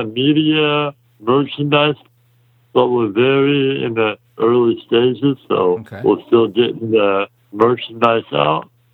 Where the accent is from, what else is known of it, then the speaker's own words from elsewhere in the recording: Yorktown, Texas, United States; also born or lived in North Dakota; Well, I lived in South Texas, as we mentioned. You know, the deep south around Yorktown. That's my hometown.